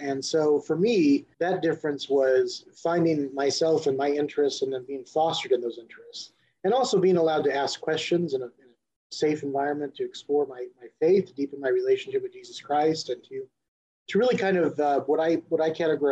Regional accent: Kansas City, Missouri, United States; I grew up in Eastern Jackson County, Kansas City. I attended Our Lady of Lourdes grade school, O'Hara High School, and Avila University

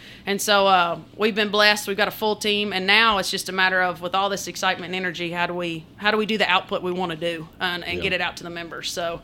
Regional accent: Princeton, Kentucky, United States; So West Kentucky's near to me. But I grew up in Princeton, went to UK, did ag, econ, and animal science there.

